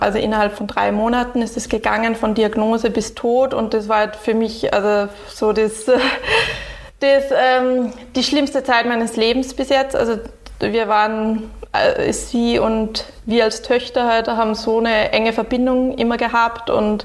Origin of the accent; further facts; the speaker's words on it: Austria; Also ich habe meine Kindheit in Österreich verbracht, den Großteil, immer den Sommer eben in Schweden mit meiner Familie